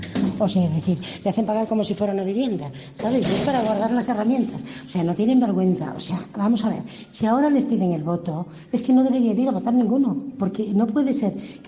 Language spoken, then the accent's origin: Spanish; Galicia, Spain; now in Barcelona, Spain; Yo vivo en Barcelona, pero soy de Galicia